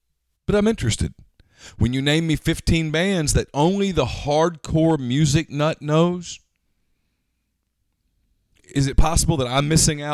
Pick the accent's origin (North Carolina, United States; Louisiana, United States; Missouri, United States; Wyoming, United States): Louisiana, United States; Ruston; I grew up in Ruston, Louisiana.